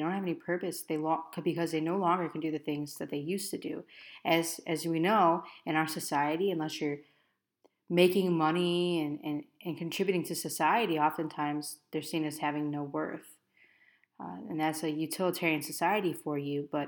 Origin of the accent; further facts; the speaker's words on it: Hiram, Ohio, United States; I'm from Hiram, Ohio. I live and I work and have my ministry at an assisted living, and I love it.